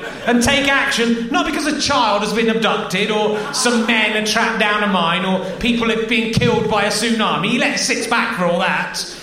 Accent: Cheddar, South West England, United Kingdom; I'm from Cheddar.

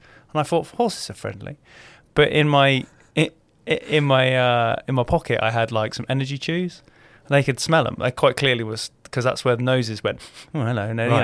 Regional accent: South West England, United Kingdom; I grew up running in North Wiltshire

